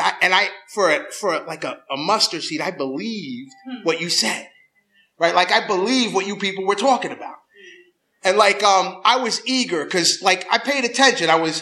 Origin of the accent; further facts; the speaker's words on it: New York, United States; I'm from New York, got clean in Brooklyn, live in Long Island